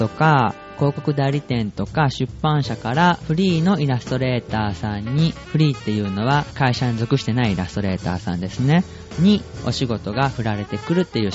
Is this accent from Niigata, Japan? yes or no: no; Hiroshima, Japan; 僕広島出身だものでベートーベンさんも広島出身みたいで